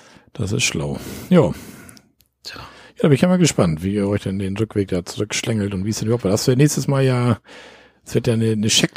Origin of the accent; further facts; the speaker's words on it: Pfaffenhofen, Bavaria, Germany; Wir kommen aus der Ecke Pfaffenhofen, Ingolstadt.